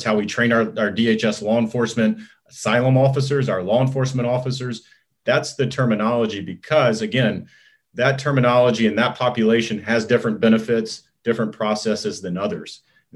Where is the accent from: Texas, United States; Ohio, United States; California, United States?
Texas, United States; I grew up in Texas, so I'm partial to country music.